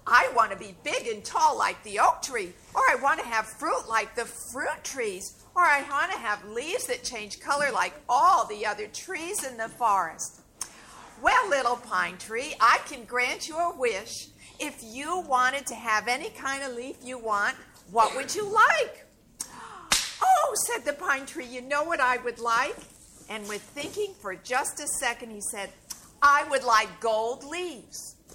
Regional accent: Miami, Florida, United States; So while you're sitting here, I'm from Miami, and I tell folk tales from all over the world

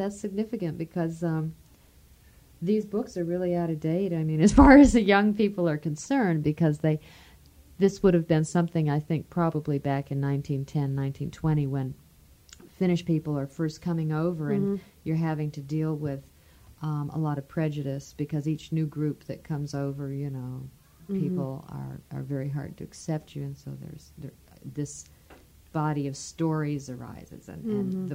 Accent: Ireland; I'm Irish, and so there's always the character we have is Paddy or Pat

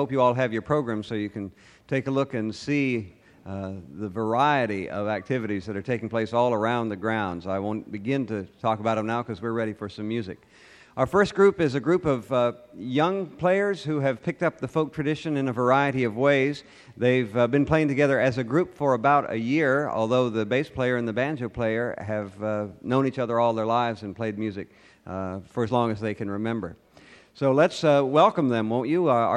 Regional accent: Jacksonville, United States; I'm from Jacksonville, and I'll be your host for this morning's festivities.

